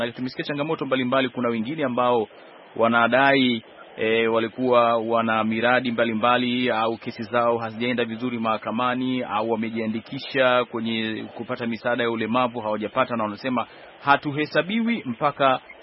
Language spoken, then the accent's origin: Swahili; Ujiji, Kigoma, Tanzania; mimi natokea pale Ujiji